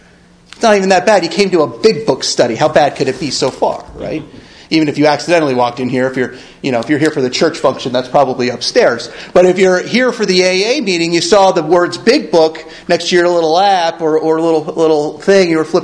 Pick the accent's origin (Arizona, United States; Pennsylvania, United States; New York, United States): Pennsylvania, United States; Philadelphia; I came from Philly area, right? The worst corner in Kensington, right?